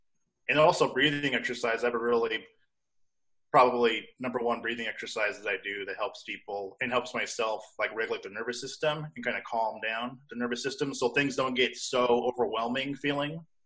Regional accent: California, United States; now in Portland, United States; I live in Portland, Oregon, and I'm originally from California.

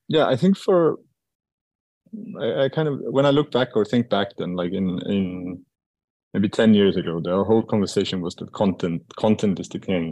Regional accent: Estonia; the strength of growing up in Estonia and having that place and now being back here

